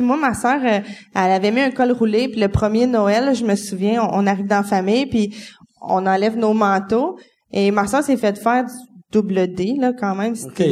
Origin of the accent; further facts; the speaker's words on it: Gatineau, Quebec, Canada; Parce que moi, je viens de Gatineau.